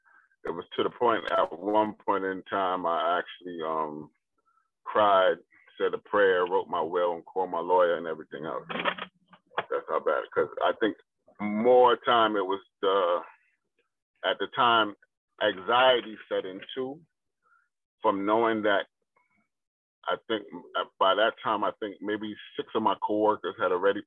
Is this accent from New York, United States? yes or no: yes; Brooklyn, New York, United States; Yes. I grew up in Brooklyn and East New York, But I spent every summer in Barbados during the summer.